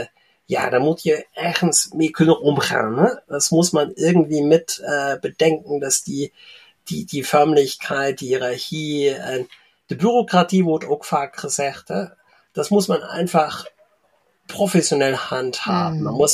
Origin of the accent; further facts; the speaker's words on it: North Rhine-Westphalia, Germany; born there; NRW, wo ich herkomme, gebürtig, ist auch ein wundervolles Bundesland